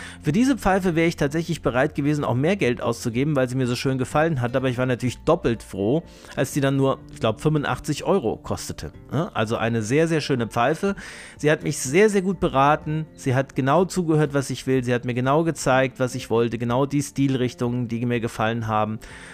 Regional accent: Marburg, Hesse, Germany; naja, ich komme aus Marburg, ich bin jetzt mal in München

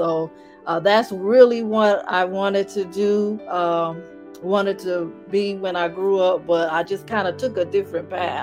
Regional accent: Detroit, Michigan, United States; Well, I am the oldest of 2 sisters and 1 brother. So growing up, we had a lot of fun.

